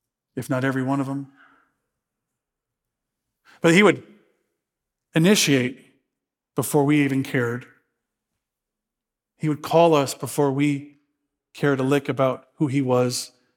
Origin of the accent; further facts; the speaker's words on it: United States; I define myself as a male of Irish and Scottish descent, and I'm an American, and you know, I was born here, so I'm kind of a Christian.